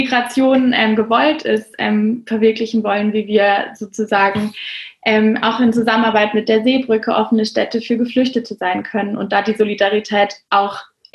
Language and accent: German; Freiburg, Baden-Württemberg, Germany; Ich komme aus Freiburg.